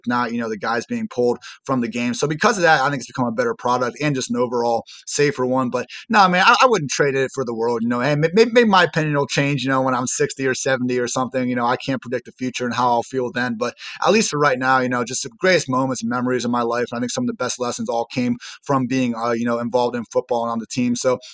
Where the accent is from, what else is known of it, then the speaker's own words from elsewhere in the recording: Dublin, Ohio, United States; I'm from Dublin, Ohio.